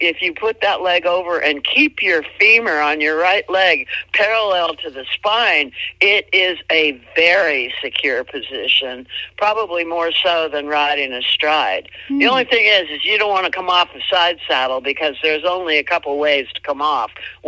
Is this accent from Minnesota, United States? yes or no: yes; Minneapolis, Minnesota, United States; born there; And I was born in Minneapolis in 1950.